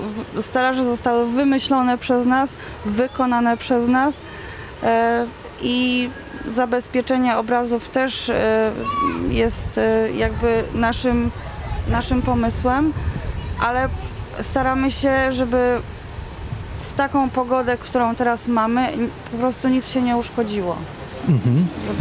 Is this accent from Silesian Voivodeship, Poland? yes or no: no; Chełm, Lublin Voivodeship, Poland; moje rodzinne miasto, w którym się urodziłam, mieszkam.